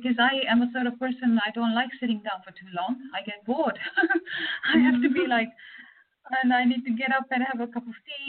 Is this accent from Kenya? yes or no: yes; Kenya; I was brought up in Kenya